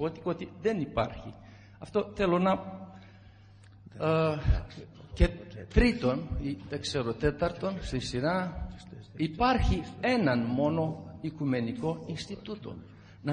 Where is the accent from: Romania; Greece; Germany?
Romania; Εφόσον έρχομαι και εγώ από την Ρουμανία, έχω να κάνω μερικούς σχολιασμούς.